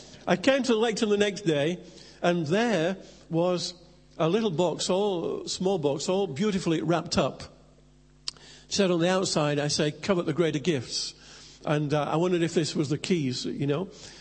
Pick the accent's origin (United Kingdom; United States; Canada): United Kingdom; Leeds, Yorkshire and the Humber; now in London, United Kingdom; in 1983, we moved down as a family from Leeds to London.